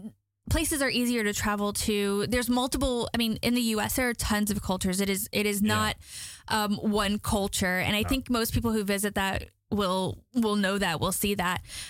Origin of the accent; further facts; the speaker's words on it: Virginia, United States; I'm from the Shenandoah Valley. I think it's a beautiful area.